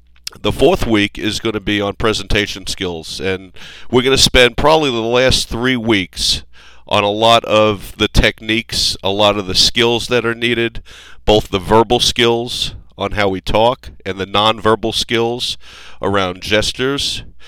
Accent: New York City, New York, United States; Just a little bit about my background is I'm actually from New York City, graduated college in 1974 in the Ice Age

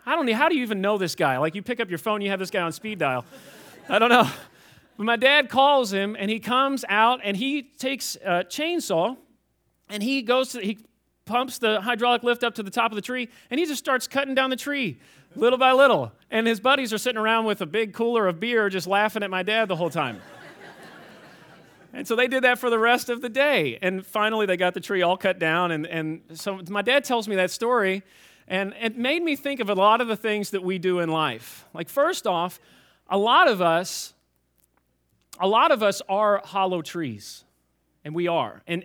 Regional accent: Fairdale, Kentucky, United States; I'm actually from South Louisville, Kentucky, in a place called Fairdale. It even sounds redneck, doesn't it?

